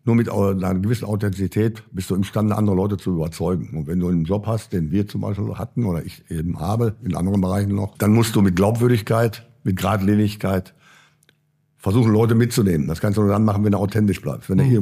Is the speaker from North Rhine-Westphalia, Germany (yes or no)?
yes; Marl, North Rhine-Westphalia, Germany; born there; Ich bin geboren in Mahl, das ist eigentlich auch am Rande des Ruhrgebiets, schon Teile sind schon fast schon Richtung Münsterland. Ja, ja. Aber geprägt eben auch durch Zechen, ne? Ja. Auguste Victoria und Zeche Brassard und so weiter und so weiter. Mit einem großen Chemiewerk, CWH